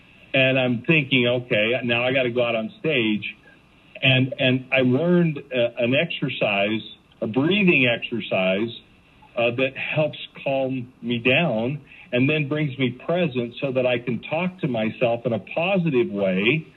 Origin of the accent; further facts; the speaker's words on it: Kalispell, Montana, United States; I grew up in Montana, is where I was born and raised, a town called Kalispell, Montana, just outside of Glacier National Park.